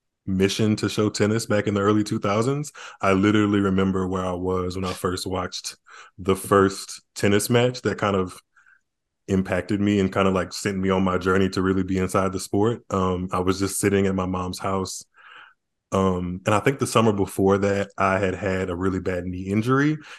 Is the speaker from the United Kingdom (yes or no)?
no; New Orleans, Louisiana, United States; moved away as an adult; now in Atlanta, United States; And I only live like 45 minutes outside. So for that purpose, I'll say I'm from New Orleans.